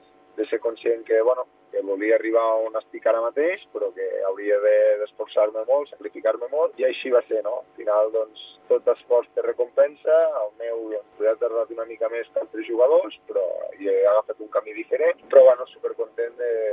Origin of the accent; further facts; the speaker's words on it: Catalonia, Spain; primer de tot perquè soc català